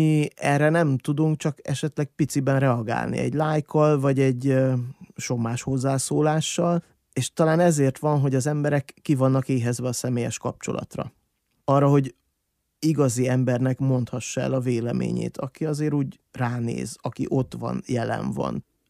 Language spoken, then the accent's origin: Hungarian; Bükkzsérc, Borsod-Abaúj-Zemplén, Hungary; now in Miskolc, Hungary; mondjuk én faluról jöttem, Bükzsércről, aki Miskolcon lakik.